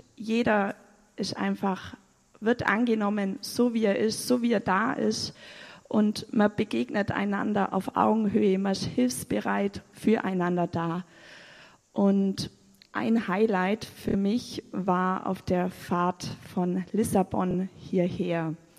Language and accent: German; Bavaria, Germany; ich bin 30 Jahre alt, ich komme aus dem Unterallgäu